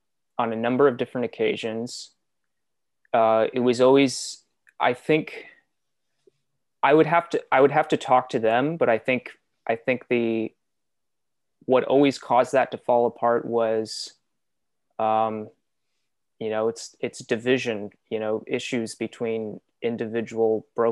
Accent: Santa Cruz, California, United States; So I grew up here in Santa Cruz. I am one of seven children.

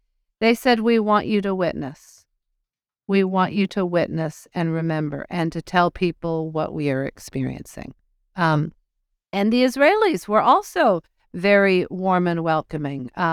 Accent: United States; So as an American, I didn't feel dragged in.

